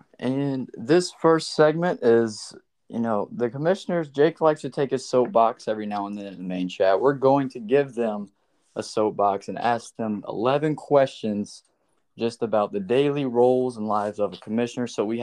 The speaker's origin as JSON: {"language": "English", "region": "Alabama", "country": "United States", "said": "Listen, you know we're from Alabama."}